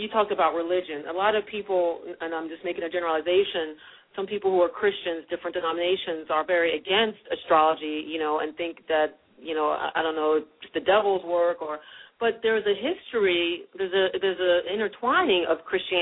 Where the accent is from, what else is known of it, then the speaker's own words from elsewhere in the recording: Philadelphia, Pennsylvania, United States; born there; I'm a Pisces and I was born in Philadelphia on on February 23rd and 1970